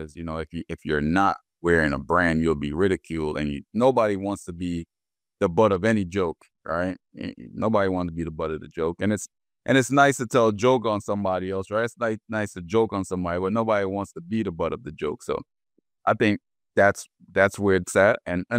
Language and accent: English; Philadelphia, Pennsylvania, United States; I'm from Philly, right? So Germantown, Athens, you know what I mean?